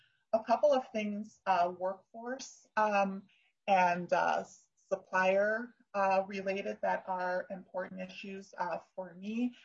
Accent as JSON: {"language": "English", "town": "St. Paul", "region": "Minnesota", "country": "United States", "tie": "born or raised there", "said": "I grew up in St. Paul"}